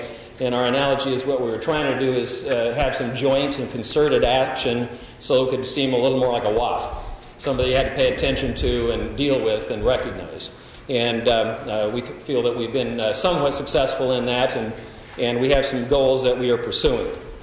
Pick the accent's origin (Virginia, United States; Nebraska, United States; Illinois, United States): Nebraska, United States; Omaha; I am an attorney from Omaha with the Coley Jessen Law Firm.